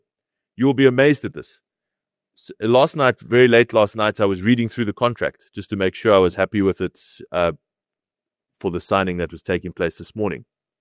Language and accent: English; South Africa; You think to yourself as a South African that you don't have the capacity to be shocked anymore